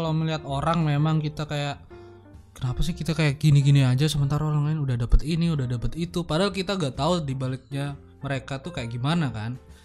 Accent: Probolinggo, East Java, Indonesia; Kebetulan dia main di kotaku di Probolinggo.

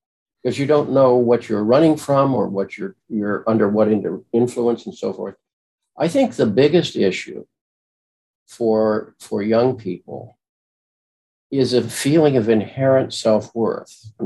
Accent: Springfield, Illinois, United States; because I grew up in Springfield, Illinois, the home of Lincoln, was talk to Lincoln.

